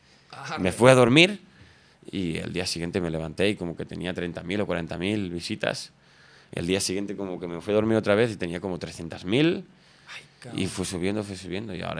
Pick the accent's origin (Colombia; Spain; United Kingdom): Spain; Palafrugell, Catalonia; Y yo vengo de un pueblo muy chiquito. No vengo de Barcelona, donde tampoco hay ahí como conexiones. Yo vengo de un pueblo al lado de la playa que se llama Palafrugell, que es un pueblo donde somos nada más que 15.000 o 20.000 personas.